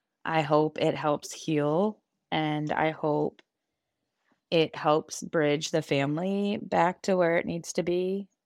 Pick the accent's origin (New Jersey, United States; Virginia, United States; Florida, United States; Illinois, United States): Virginia, United States; Alexandria; I am from Alexandria, Virginia.